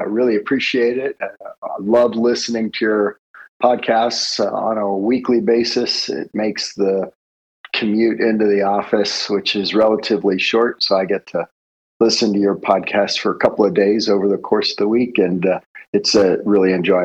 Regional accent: Miami, Florida, United States; I grew up in South Florida, so specifically Miami.

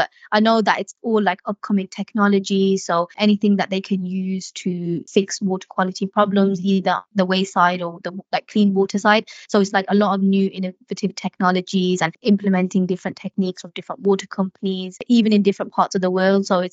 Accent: Birmingham, West Midlands, United Kingdom; I work in Coventry, but I'm also from Birmingham

